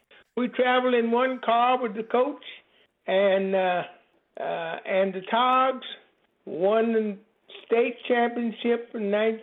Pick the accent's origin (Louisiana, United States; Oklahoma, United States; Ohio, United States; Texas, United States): Oklahoma, United States; Well, Oklahoma was Southwest, but it was typically Southern in its culture. So we had all of the disadvantages of all Southern states. I walked past white schools to get to my school.